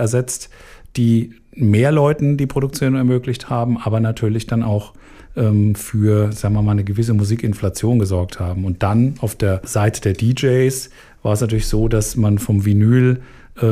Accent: Frankfurt, Hesse, Germany; habe tatsächlich von Frankfurt aus, wo ich aufgewachsen bin, die Entwicklung der Szene mehr oder weniger von Anfang an mitverfolgen können.

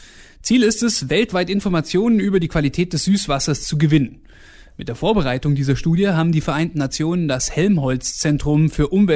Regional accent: Augsburg, Bavaria, Germany; Ja, ich komme ja aus Augsburg und ich weiß, was da für Aufführungen manchmal im Stadttheater stattfanden.

